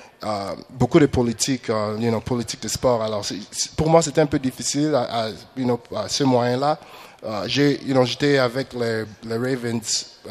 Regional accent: Canada; Parce que moi, je suis Canadien

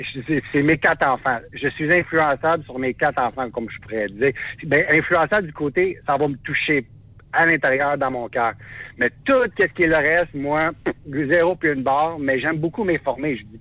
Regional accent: Quebec, Canada; Je suis juste un livreur, je viens du Québec.

